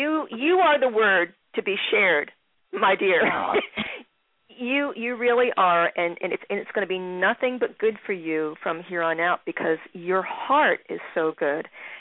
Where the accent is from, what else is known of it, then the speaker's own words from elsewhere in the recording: Philadelphia, Pennsylvania, United States; And I know about Grace Kelly because I'm from Philadelphia.